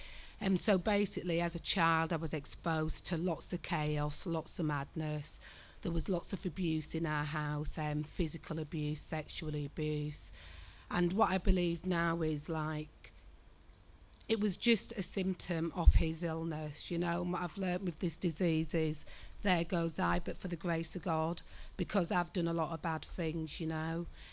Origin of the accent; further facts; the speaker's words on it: Leeds, Yorkshire and the Humber, United Kingdom; born there; So I was born in Leeds, in Chapel Town. Most people know it as ghetto, and it is. It's quite a dysfunctional area.